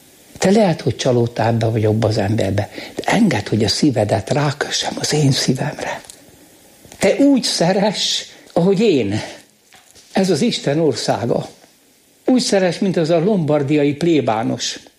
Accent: Hungary; én magyar vagyok. Magyar!

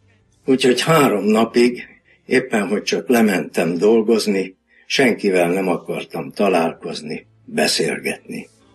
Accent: Budapest, Hungary; born there; 1944-ben születtem Budapesten.

